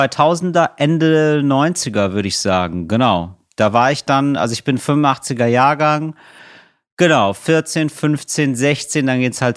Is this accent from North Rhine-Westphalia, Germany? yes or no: yes; Geldern, North Rhine-Westphalia, Germany; Ja, also ich bin aufgewachsen in Geldern. Das ist so ein Ort, ja, der ist wirklich, der ist nicht so besonders charakteristisch. Der ist nahe der holländischen Grenze, ist in NRW. Man fährt so eine halbe Stunde nach Duisburg oder nach Krefeld.